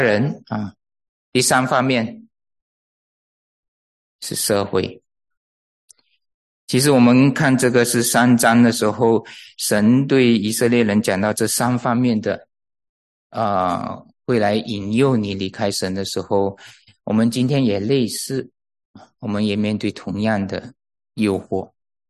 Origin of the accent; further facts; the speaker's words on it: Malaysia; moved away; 我是从马来西亚来的，马来西亚是个回教国家啊，是个回教国家。